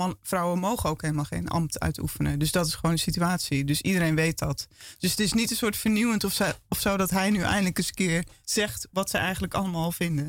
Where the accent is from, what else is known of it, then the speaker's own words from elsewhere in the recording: Woudenberg, Utrecht, Netherlands; also born or lived in Ter Aar; Mijn ouders komen uit Zalland. Ik ben opgegroeid in Woudenberg en in Ter Aar. Ja, Woudenberg is Utrecht, Ter Aar is Groene Hart.